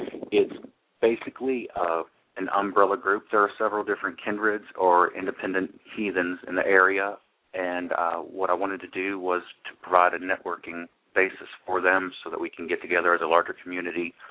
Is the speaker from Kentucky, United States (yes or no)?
yes; Kentucky, United States; Well, we're from Kentucky, so I don't think you can be that bad.